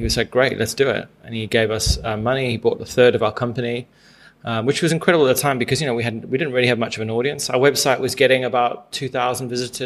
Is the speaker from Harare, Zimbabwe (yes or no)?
no; Manicaland, Zimbabwe; now in England; And grew up on a very small farm in the eastern highlands of Zimbabwe.